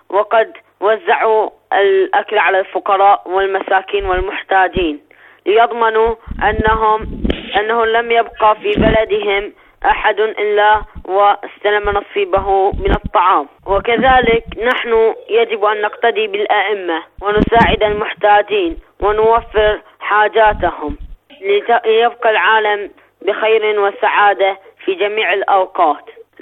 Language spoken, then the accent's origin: Arabic; Bahrain; من البحرين.